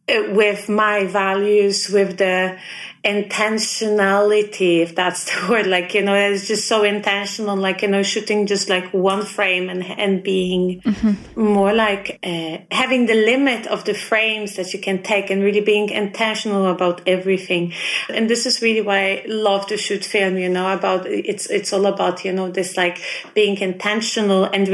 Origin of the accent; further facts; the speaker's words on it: Poland; English is a second language; moved away as an adult; now in Bergen, Norway; I am originally from Poland, and I work as a photographer in Bergen in Norway.